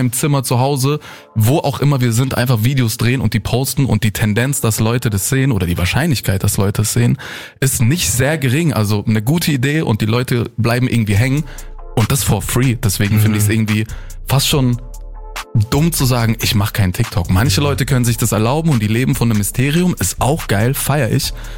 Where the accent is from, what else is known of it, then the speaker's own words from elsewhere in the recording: Oberkirch, Baden-Württemberg, Germany; now in Berlin, Germany; ich wohne ja in Berlin, ich komme aber nicht aus Berlin. Ich bin 700 Kilometer weg von Berlin groß geworden und geboren. Oberkirch heißt das Dorf.